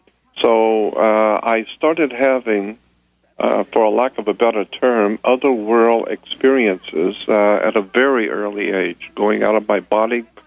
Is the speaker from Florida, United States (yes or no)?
yes; Pensacola, Florida, United States; born there; I was born in a town called Pensacola, Florida.